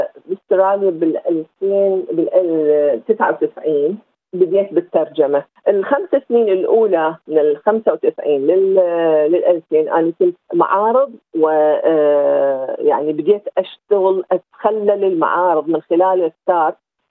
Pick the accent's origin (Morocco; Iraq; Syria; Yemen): Iraq; moved away as an adult; now in Australia; طلعت من العراق سطر اليدين، كان عندي بس الولد ورحت الزوجي، التقينا وبقينا وصار عندي أولاد اثنين، وقررنا أنه نجي لأستراليا.